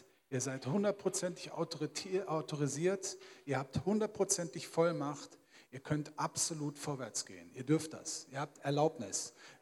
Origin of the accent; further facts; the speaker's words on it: Alpen, North Rhine-Westphalia, Germany; born there; und ich bin dann 66 in Alpen in Nordrhein-Westfalen geboren worden. Aber ich bin Sachse.